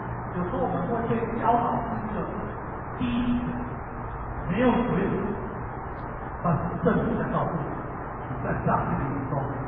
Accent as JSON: {"language": "Chinese", "country": "Taiwan", "said": "你会感受到我们台湾人中文的台语"}